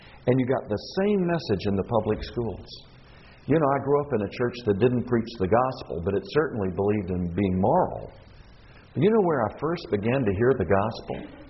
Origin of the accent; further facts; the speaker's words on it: United States; born there; the world that I was born into in America is very different than the America that I know today.